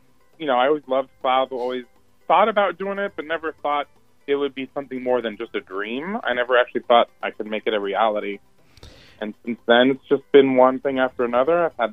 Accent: San Jose, California, United States; I grew up very involved in the Portuguese community. My dad already played in the Portuguese marching band in San Jose.

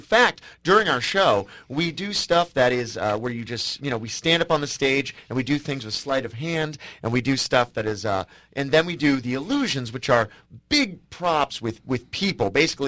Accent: Ireland; And, you know, being Irish, it's just comes natural to me.

